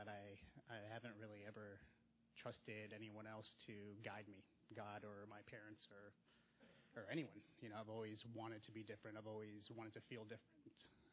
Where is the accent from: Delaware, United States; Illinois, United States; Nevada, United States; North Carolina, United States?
North Carolina, United States; Raleigh; I grew up in Raleigh. Went to all my grade school in Raleigh, North Carolina, which I guess is relatively big. I moved on to a bigger city after that.